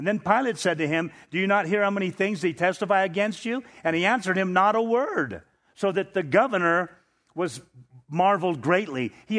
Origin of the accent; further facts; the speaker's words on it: United States; But I'm a Christian before I'm an American.